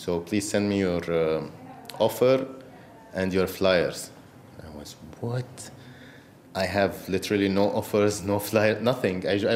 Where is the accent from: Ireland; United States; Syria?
Syria; English is a second language; I'm from Syria.